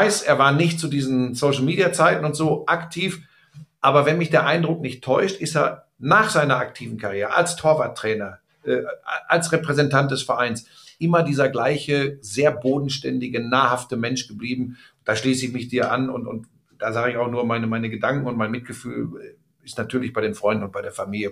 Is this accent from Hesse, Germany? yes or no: no; Hagen, North Rhine-Westphalia, Germany; ich komme aus Hagen in Westfalen, ist einmal über die Hohen Seeburg drüber fahren, dann bist du in Dortmund.